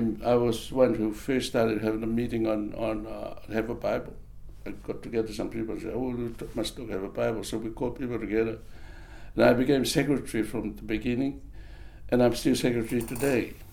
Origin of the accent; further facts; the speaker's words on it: Tokelau; moved away; I was brought up in Tokelau by my uncle and my auntie.